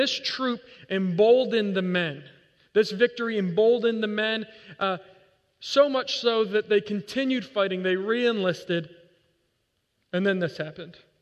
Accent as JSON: {"language": "English", "region": "New York", "country": "United States", "tie": "born or raised there", "said": "I grew up in New York, so just to be clear"}